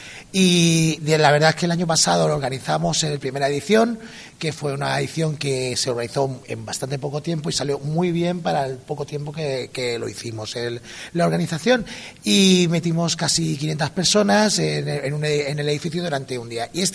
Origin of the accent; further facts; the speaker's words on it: Lucena, Andalusia, Spain; soy de Lucena, pero vivo fuera y quería traer algo a mi tierra.